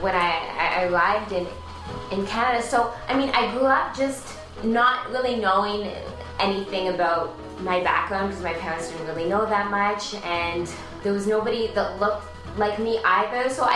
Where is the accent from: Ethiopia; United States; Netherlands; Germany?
Ethiopia; Northern Ethiopia; Okay, so I was born in Ethiopia in late 1985. I think it was December, we're not really sure. And this was during the war and famine that was happening. So I'm from the northern part of the country.